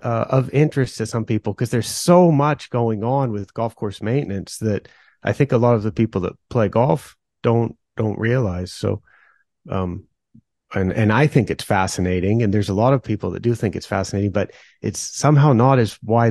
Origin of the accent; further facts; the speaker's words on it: Oregon, United States; I grew up in the Willamette Valley of Oregon in a rural area